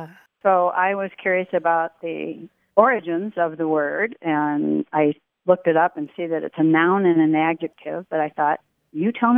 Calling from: Alden, Michigan, United States; I am calling from Alden, Michigan. It's a beautiful lake country where I live.

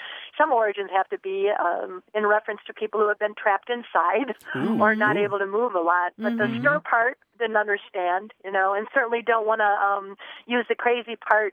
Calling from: Traverse City, Michigan, United States; I'm calling today from Traverse City, Michigan.

